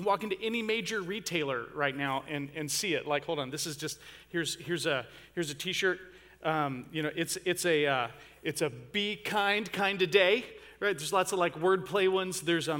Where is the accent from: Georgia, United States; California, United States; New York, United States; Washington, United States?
Georgia, United States; born there; Where I was born in Georgia, we call that being ugly to each other.